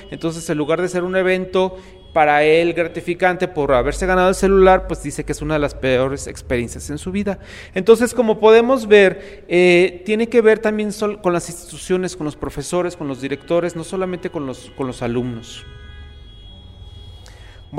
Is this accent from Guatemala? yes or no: no; Michoacán, Mexico; nos encontramos al estado de Michoacán, que es de donde yo vengo